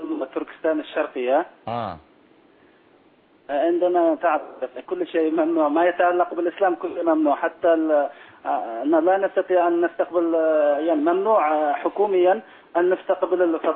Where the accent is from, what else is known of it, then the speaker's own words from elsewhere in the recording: China; Arabic is a second language; نحن يعني في الصين إدات قوميات ونحن يعني إحدى القوميات من الصين